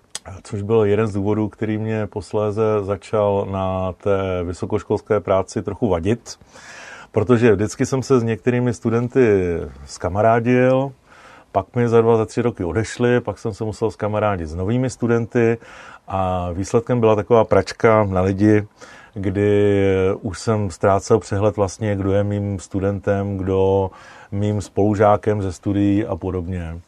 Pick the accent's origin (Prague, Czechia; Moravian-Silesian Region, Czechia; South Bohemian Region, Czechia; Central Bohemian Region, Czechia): Central Bohemian Region, Czechia; Kolín; now in Ústí nad Labem, Czech Republic; já jsem z Kolína, v Ústí a nad Labem jsem se ocitl kvůli studiím